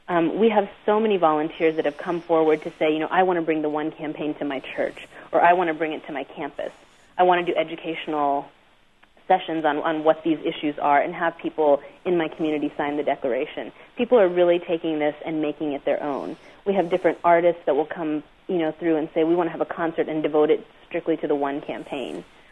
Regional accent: Kansas, United States; Was a communication studies major with an emphasis in intercultural communication. Born and raised in Kansas.

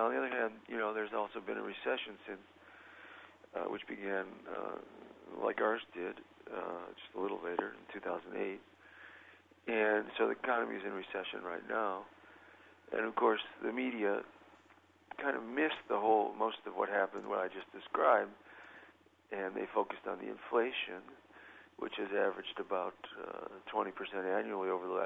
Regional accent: Chicago, Illinois, United States; maybe that's because I grew up in Chicago where I had one mayor for my whole life, and now his son is there.

